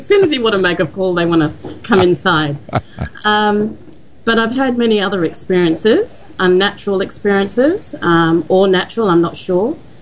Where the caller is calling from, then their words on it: Sydney, New South Wales, Australia; I'm calling from Sydney, Australia.